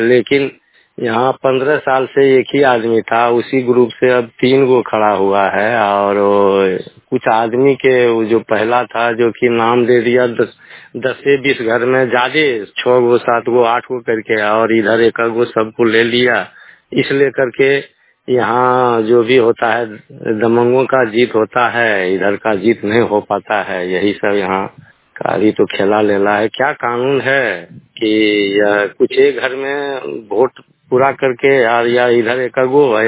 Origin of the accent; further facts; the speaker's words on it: Gangra, India; मैं गंगरा पंचायत से हूँ